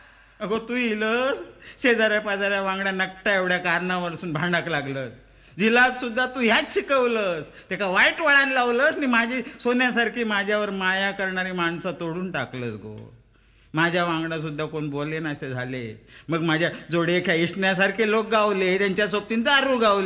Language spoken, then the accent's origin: Marathi; Maharashtra, India; accent: Malvani; पण मंडळी आम्ही मालवणी लोक नुसते गाळी घालीत आणि भांडत राहून नाही. आमचं सिंधुदुर्ग जिल्हो म्हणजे कलावंताची खाण असा खाण.